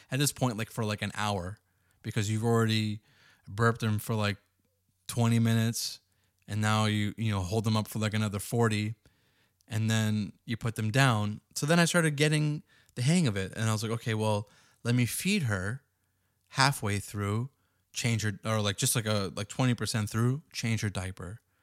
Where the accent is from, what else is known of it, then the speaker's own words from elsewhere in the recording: Boston, Massachusetts, United States; now in San Diego, United States; she flew in from my hometown of Boston to come stay with us in San Diego